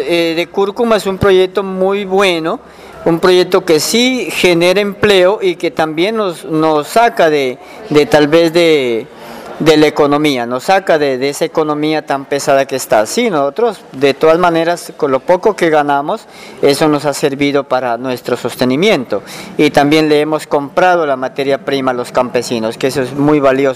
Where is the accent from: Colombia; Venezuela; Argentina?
Colombia; Putumayo; Sí, soy desplazado. Salimos del lado del Picudo. Teníamos nuestra tierrita para ese lado. Ya teníamos, pues ese era el futuro de nosotros para trabajar, pero lastimosamente la guerra no nos ha dejado progresar y estamos luchando para progresar aquí en el municipio de Puerto Caicedo